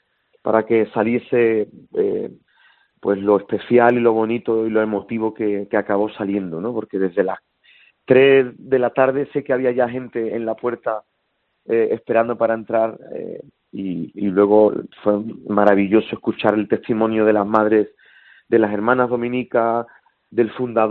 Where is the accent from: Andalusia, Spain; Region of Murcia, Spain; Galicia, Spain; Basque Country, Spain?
Andalusia, Spain; Jerez de la Frontera; Jerez de la Frontera, en mi tierra